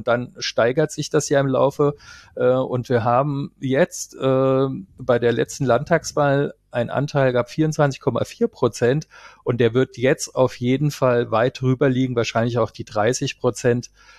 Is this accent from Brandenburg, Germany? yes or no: no; Hesse, Germany; Das ist so ein bisschen das Stichwort noch für mich, Bayern und ich als Hesse.